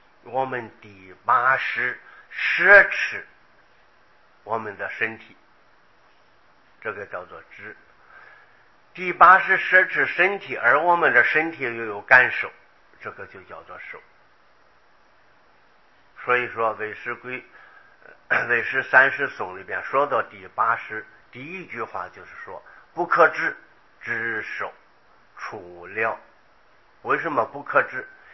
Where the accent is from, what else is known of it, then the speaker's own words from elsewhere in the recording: China; 我们中国人以历来的成语五味杂陈，我们说五味，